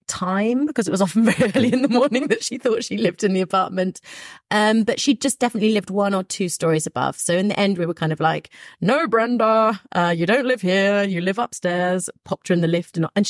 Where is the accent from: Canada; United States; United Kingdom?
United Kingdom; London; But, you know, I'm from London. I'm used to that.